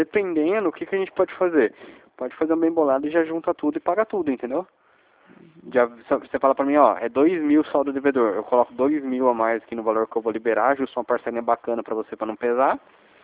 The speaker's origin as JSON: {"language": "Portuguese", "town": "São José dos Campos", "region": "São Paulo", "country": "Brazil", "said": "Eu sou de São José dos Campos"}